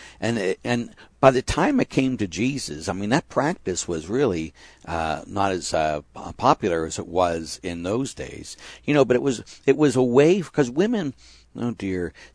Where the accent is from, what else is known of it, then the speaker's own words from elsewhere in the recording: Pittsburgh, Pennsylvania, United States; I grew up in Spring Hill on the north side is where I grew up.